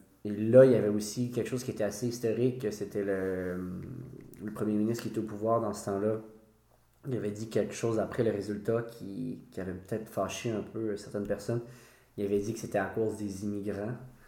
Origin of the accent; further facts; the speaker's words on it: Quebec, Canada; donc c'est sûr que peut-être que c'est pas tout le monde qui connaît le Québec, donc là, de dire on vient du Canada